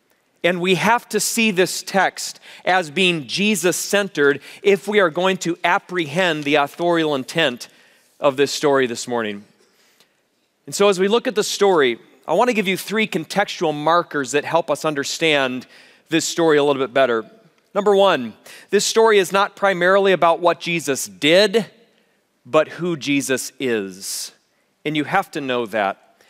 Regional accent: Colorado, United States; Aaron and Lori and I grew up together in Colorado.

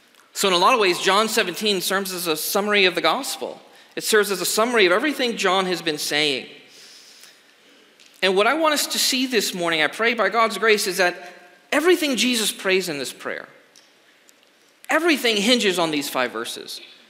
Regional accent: Texas, United States; I grew up on the Gulf Shores of South Texas, and I think troubled hearts aren't a lot different from the sand on the seashore.

